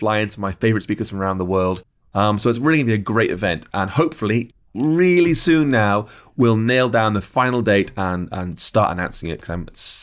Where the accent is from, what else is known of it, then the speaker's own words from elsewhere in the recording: England, United Kingdom; an actual conference here in my hometown in England.